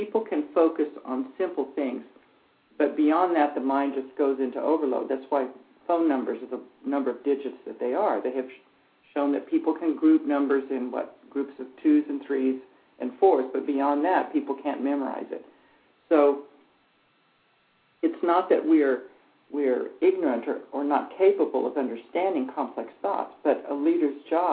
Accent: Texas, United States; I grew up in Texas, and there's lizards, you know, and the longer the lizard's tail was, the easier it was to catch it.

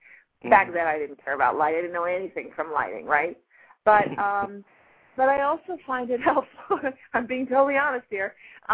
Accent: Connecticut, United States; I'm from Connecticut. I went to a prep school.

